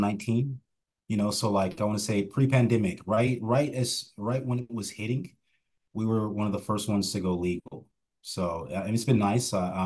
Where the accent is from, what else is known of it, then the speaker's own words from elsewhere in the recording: California, United States; also born or lived in Kirkland, Washington; Hey, so where I'm from, I was born in California, or Orange County, baby. Born